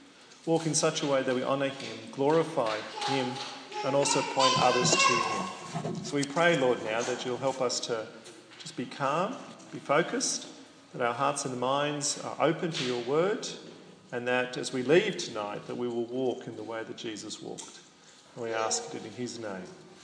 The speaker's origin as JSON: {"language": "English", "town": "Sydney", "region": "New South Wales", "country": "Australia", "tie": "born or raised there", "said": "I grew up in Sydney. I grew up in a southern suburb of Sydney called Earlwood. I went to school there and I learned to drive around that area in Sydney."}